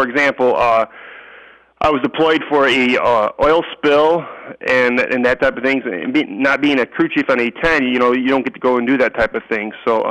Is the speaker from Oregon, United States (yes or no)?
no; St. Clair, Michigan, United States; now in Kalamazoo, United States; I grew up in St. Clair, Michigan, and that's where it's my home, that's my home of record, but I actually live in Kalamazoo, Michigan now.